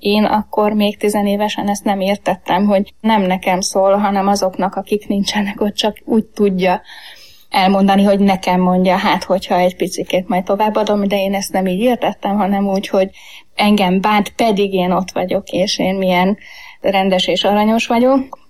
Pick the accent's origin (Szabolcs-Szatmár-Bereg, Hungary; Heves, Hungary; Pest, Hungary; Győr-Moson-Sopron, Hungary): Heves, Hungary; born there